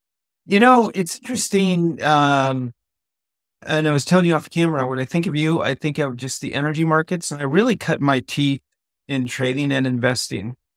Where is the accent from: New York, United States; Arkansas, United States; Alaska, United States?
Alaska, United States; and I grew up in Alaska, which is highly, highly dependent on oil.